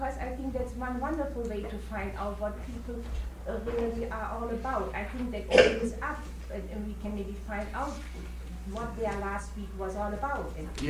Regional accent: Seattle, Washington, United States; I really appreciate what you're saying, and I'm from Seattle

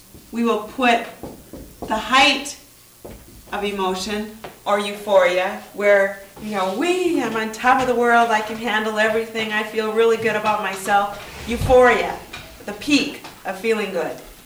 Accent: Midwest, United States; I grew up in the Midwest, and good German, Dutch family.

